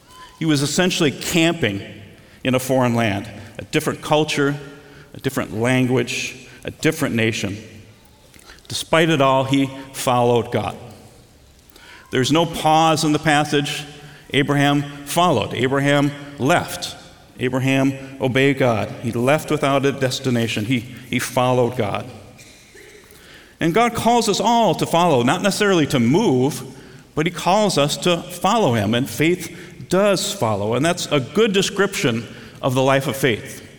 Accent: Twin Cities, Minnesota, United States; I grew up in the Twin Cities.

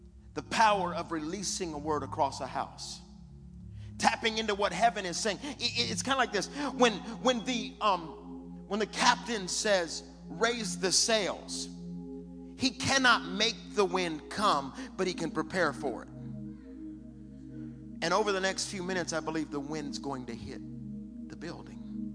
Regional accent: Detroit, Michigan, United States; born there; now in Texas, United States; I was born in Detroit. So you got to understand. Now I live in Texas.

